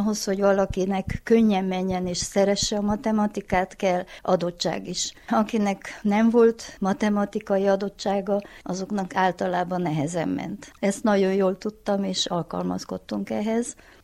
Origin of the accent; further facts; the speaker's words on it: Székes, Mureș County, Romania; also born or lived in Reghin; Székes szülőfalum elsősorban. 9. koromban mentem el innen, mert Szászregenbe végeztem a liceumot, és épp a nyári vakációba ültem itthon egy keveset, akkor is kirándulgattunk, meg osztálytársaimnál voltam. Utána főiskolára kerültem Vásárhelyre, ott is bentlakásban laktam